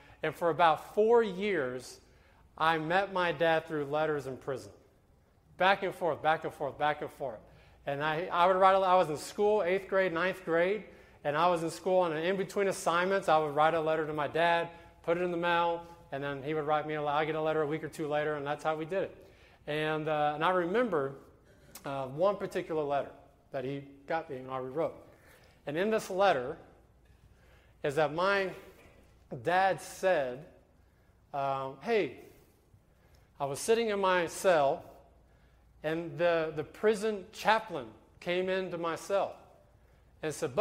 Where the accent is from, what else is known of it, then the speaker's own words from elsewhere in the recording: Big Spring, Texas, United States; But I realized that when I went around my hometown in Big Spring